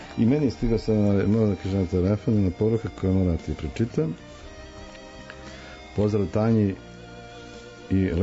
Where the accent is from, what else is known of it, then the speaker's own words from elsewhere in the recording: Split, Split-Dalmatia County, Croatia; Ja sam detinjstvo proveo u Splitu, tako da moguće ima toga ti neke dalmatinski